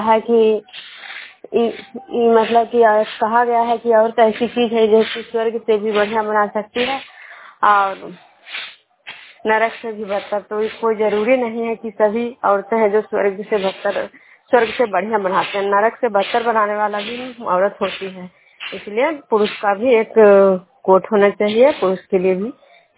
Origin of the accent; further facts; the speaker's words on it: Vishnupur, Bihar, India; मैं विष्णुपुर ग्राम खजरा पंचायत नालंदा जिला नरसा प्रखंड के निवासी हूँ।